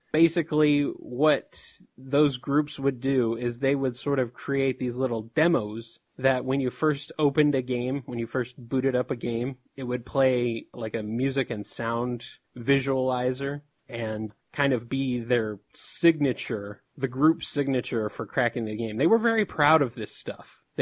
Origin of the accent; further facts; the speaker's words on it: United States; but I'm American, so...